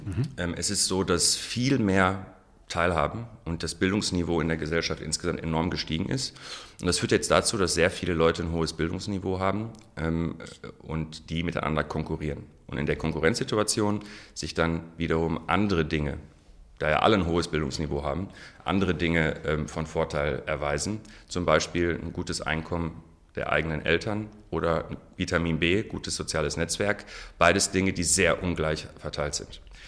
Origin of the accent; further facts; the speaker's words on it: Germany; born there; first language ar; German is a second language; wenn man in einer syrischen Familie aufwächst, zwar hier geboren, aber zu Hause haben wir nur Arabisch gesprochen, hatte ich natürlich, was die deutsche Sprache anging, einen Sprachrückstand.